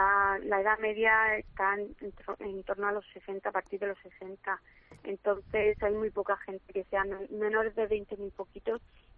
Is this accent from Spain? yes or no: yes; Rafal, Valencian Community, Spain; yo soy de Rafal, del centro, el corazón de la Vega Baja